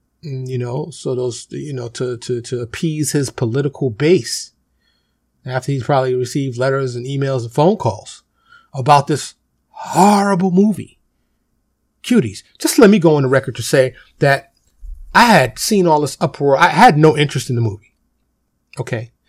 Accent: New York, United States; Now, growing up in New York, you had two schools, grade school, high school

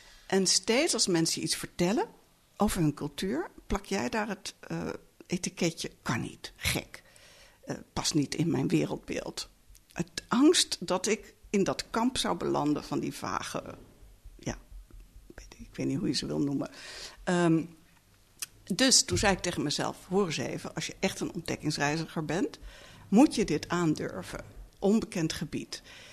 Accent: Netherlands

